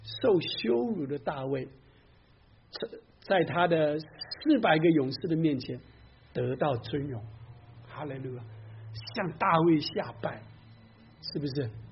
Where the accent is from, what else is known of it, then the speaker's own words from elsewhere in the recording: Taiwan; 因为我是1950年在台湾出生的，那时候生下来是没鞋子没裤子，天天打赤脚满街跑啊。